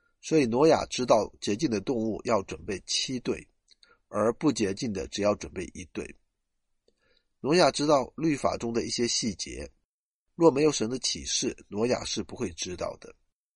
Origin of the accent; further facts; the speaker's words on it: China; 我们中国人有句话说，有其父必有其子